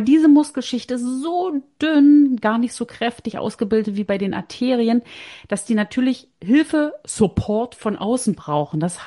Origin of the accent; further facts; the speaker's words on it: Brandenburg, Germany; Auch ich Brandenburgerin, da sagen wir das auch